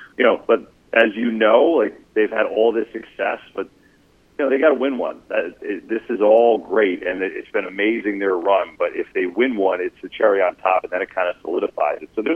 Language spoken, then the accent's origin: English; New Jersey, United States; I grew up in North Jersey, and so my family was Giants fans